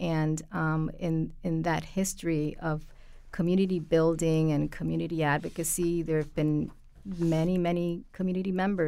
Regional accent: Hartford, Connecticut, United States; That was huge growing up in Hartford on Park Street as well.

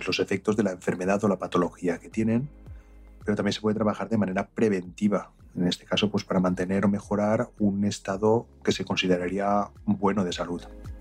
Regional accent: Valencia, Valencian Community, Spain; yo que soy de Valencia

